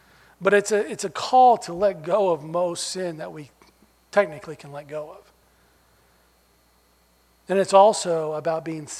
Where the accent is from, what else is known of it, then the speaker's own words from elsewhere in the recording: United States; Since we're Americans, we're Christians, we can be the USS. We're the American Christians.